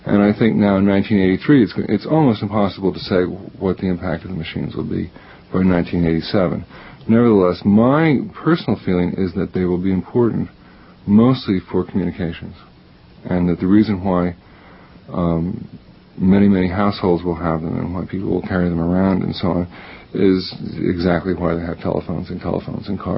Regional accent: Roslyn, New York, United States; also born or lived in Chicago, United States; I was born in Chicago. Didn't live there very long, though. I grew up actually in Long Island, Roslyn, Long Island.

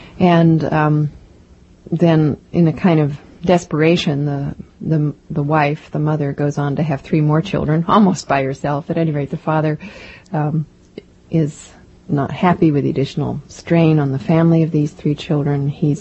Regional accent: Chicago, Illinois, United States; now in Boston, United States; I grew up in Chicago, but I live in Boston

